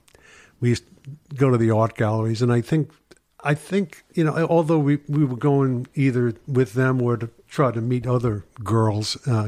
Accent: New York City, New York, United States; born or raised there

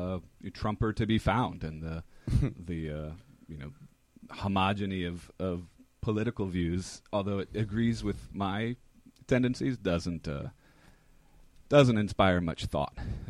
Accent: Indiana, United States; also born or lived in Rhode Island; Originally, actually, I'm from Rhode Island, which makes me sound smarter. But yeah, I grew up in Indiana.

